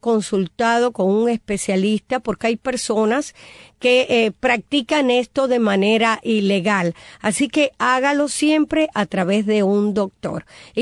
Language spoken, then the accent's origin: Spanish; Cuba; moved away; Nosotros en Cuba, yo vine a enterarme de Halloween cuando llegué a este país.